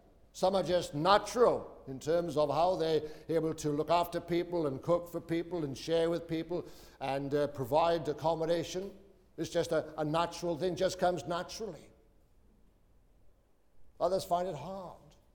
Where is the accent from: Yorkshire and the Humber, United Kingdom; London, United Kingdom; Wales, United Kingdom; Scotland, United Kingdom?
Wales, United Kingdom; now in Australia; Even though I'm Welsh, I'm part of the body. Some of you might find that hard to take, but that's a fact. I'm an old South Welshman ministering in New South Wales.